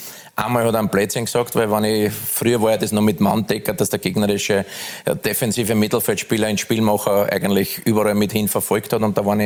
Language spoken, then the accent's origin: German; Lower Austria, Austria; ich bin in der Südstadt aufgewachsen.